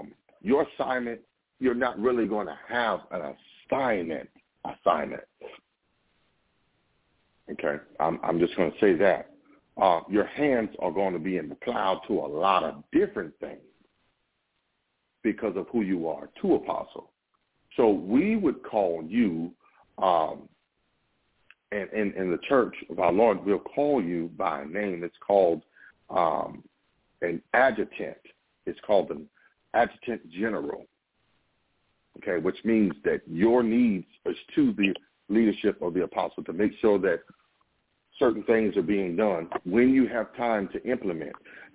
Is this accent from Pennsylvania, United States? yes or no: no; South Carolina, United States; from South Carolina.